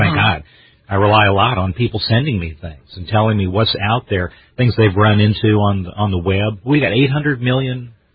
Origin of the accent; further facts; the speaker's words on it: St. Louis, Missouri, United States; St. Louis. I'm from St. Louis.